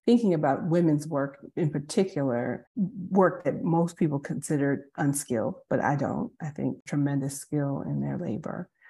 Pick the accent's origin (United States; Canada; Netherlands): United States; New Jersey; born there; now in North Carolina, United States; I was born in New Jersey, but all of my ancestors are Southern. I went to undergrad at University of Virginia in Charlottesville, and then I went to graduate school at Duke. I moved to North Carolina and been here since then.